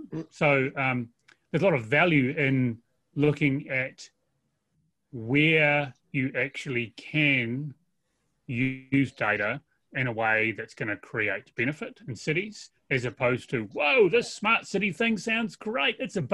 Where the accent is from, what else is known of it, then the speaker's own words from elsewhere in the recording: Christchurch, Canterbury, New Zealand; And so the center of my hometown, Christchurch, was utterly destroyed by the earthquake.